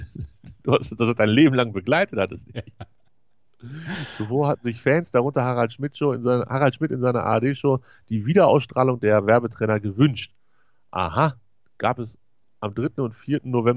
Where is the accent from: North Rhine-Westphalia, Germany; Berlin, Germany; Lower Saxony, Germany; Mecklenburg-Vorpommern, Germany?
Lower Saxony, Germany; Konnte ich hier als Niedersachse konnte ich doch kein Westfernsehen gucken.